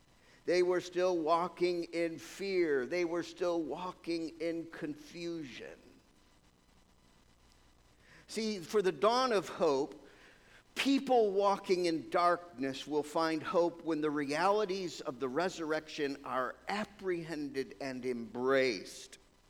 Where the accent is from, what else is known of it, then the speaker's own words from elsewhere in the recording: New Berlin, New York, United States; also born or lived in Glens Falls; Because I was born in Glens Falls, I was raised in New Berlin, and it's clear that I was not from Brooklyn.